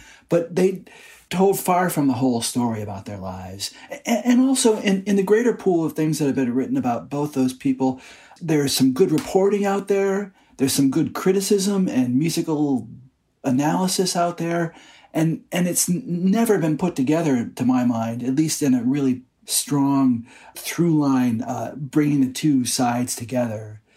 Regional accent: Detroit, Michigan, United States; I'm from Detroit. I'm from the Midwest. There's definitely a certain rising above your raising kind of vibe.

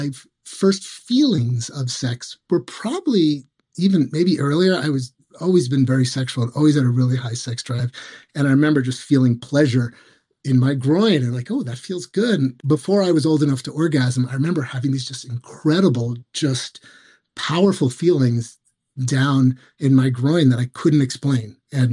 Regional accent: New York City, New York, United States; So I was very lucky growing up in New York City, and we had sex education.

